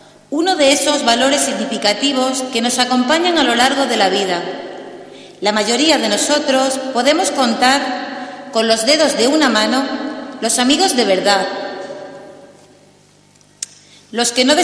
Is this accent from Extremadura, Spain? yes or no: yes; Torrejoncillo, Extremadura, Spain; Gracias, Madre, por darme la oportunidad de nacer y crecer en este rincón extremeño.